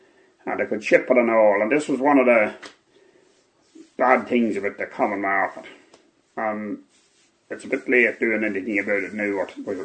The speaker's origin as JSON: {"language": "English", "country": "Ireland", "said": "At first, being Irish, I was being treated a wee bit, you know. They thought we were all in the IRA, like every Irishman was in the IRA."}